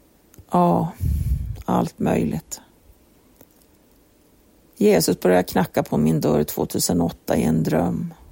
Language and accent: Swedish; Kiruna, Norrbotten County, Sweden; och jag kommer från Kiruna.